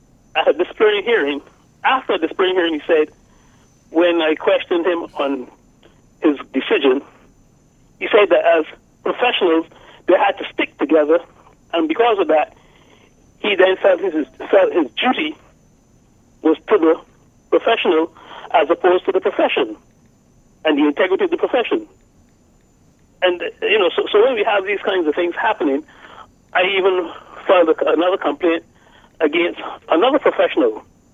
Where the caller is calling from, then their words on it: United States; Yes, we're calling you from North America, United States.